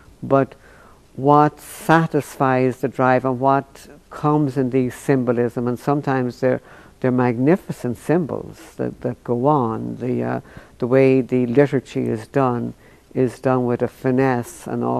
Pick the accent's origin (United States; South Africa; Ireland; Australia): Ireland; I would take a few drinks as an Irishman